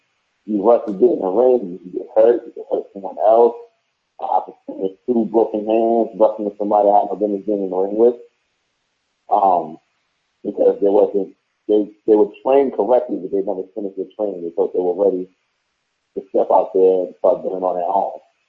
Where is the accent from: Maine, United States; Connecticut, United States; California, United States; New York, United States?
New York, United States; New York City; growing up in Brooklyn and the projects of Brownsville, where it's not the best of everything